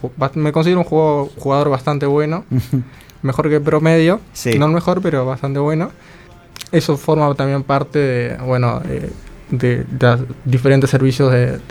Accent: El Pinar, Canelones, Uruguay; now in Montevideo, Uruguay; Yo soy del Pinar, me crié prácticamente ahí y vine al interior, pero me mudé a Montevideo

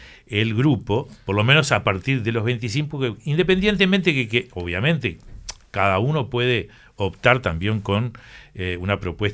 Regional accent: Uruguay; Aparentemente, bien, somos uruguayos, todo lo dejamos para último momento

